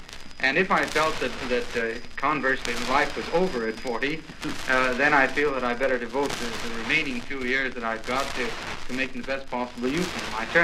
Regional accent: United States; Well, as an American, I'm on what you here in Britain call a rather sticky wicket

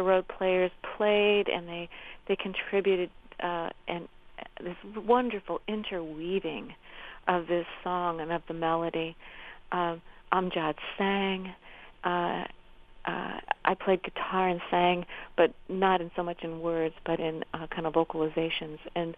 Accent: Indiana, United States; good happened to my writing when I gave myself permission to sound like a Hoosier. You know, I mean, I'm from Indiana, and I'm never going to sound like someone from the island of Manhattan, which is cool.

